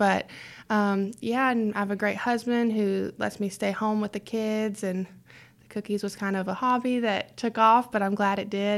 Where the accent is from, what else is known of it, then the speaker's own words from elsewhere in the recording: South Charleston, West Virginia, United States; South Charleston.